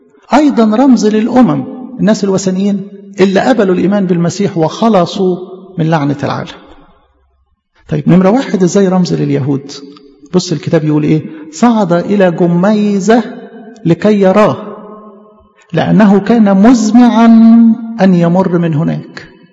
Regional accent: Egypt; عشان كده ما نستغربش انه بلدنا مصر يعني من اكتر البلدان اللي قبلت

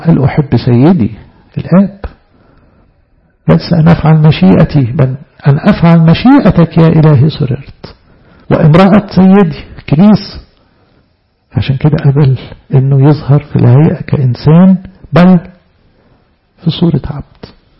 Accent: Egypt; فالعهد القديم اللي بين إيدينا إحنا كمصريين دي طبعة بيروتية

